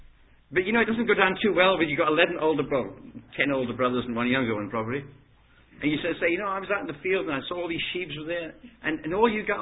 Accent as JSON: {"language": "English", "region": "Scotland", "country": "United Kingdom", "said": "And being Scottish, I'd like to think it was tartan."}